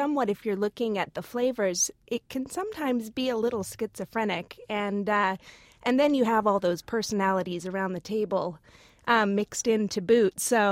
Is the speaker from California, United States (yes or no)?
yes; California, United States; Well, you know, I grew up in Napa Valley, so my family has very strong opinions about American wines on the table